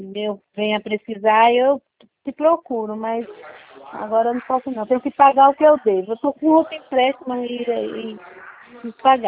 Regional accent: Piauí, Brazil; é que eu sou do estado do Piauí e geralmente nas minhas férias eu viajo Piauí para minha cidade.

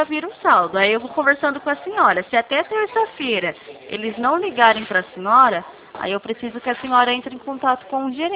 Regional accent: Limeira, São Paulo, Brazil; eu sou de Limeira, né?

